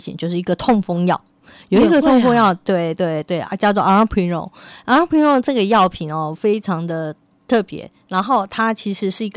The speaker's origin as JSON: {"language": "Chinese", "country": "Taiwan", "said": "那这个基因坦白说在我们台湾人和东方人的话事实上是非常有意义的"}